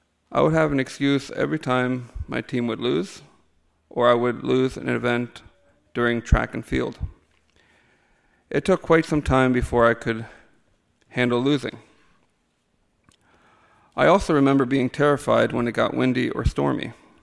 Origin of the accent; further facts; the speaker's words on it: Leamington, Ontario, Canada; also born or lived in Cuauhtémoc, Mexico; I was born in Cuauhtémoc, Chihuahua. I was 2 years of age before we came here to the Leamington area.